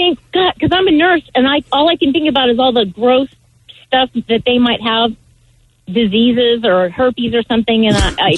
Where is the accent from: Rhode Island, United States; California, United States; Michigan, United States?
California, United States; moved away as an adult; And I grew up in California, but since I moved up here for college, then the whole weather thing was different.